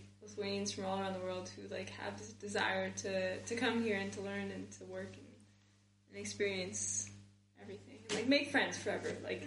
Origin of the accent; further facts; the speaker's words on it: Chicago, Illinois, United States; Well, where I grew up in Chicago, it's pretty active. We had like even two Saturday schools.